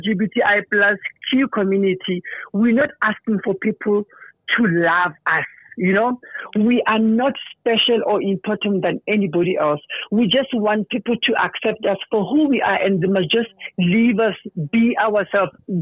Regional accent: Mamelodi, Gauteng, South Africa; I'm dead from Mamelodi, Mar.

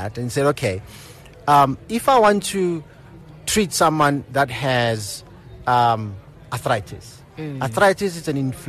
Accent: Soweto, Gauteng, South Africa; So I grew up in Soweto, Zone 9 Midlands.

